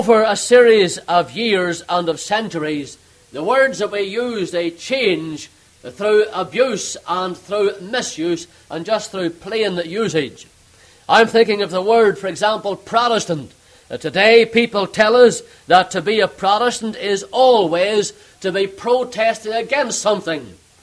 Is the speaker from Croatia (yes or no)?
no; Canada; I come just now from Canada